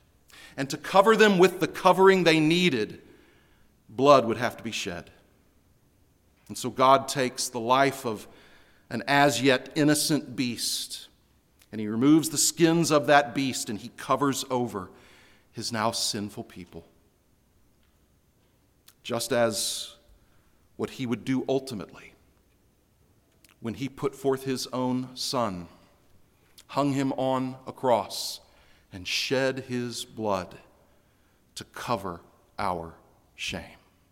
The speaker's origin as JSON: {"language": "English", "town": "Houston", "region": "Texas", "country": "United States", "tie": "born or raised there", "said": "I was raised in Houston, Texas. It's a hot, kind of a semi-tropical environment. We had a fig tree in our backyard."}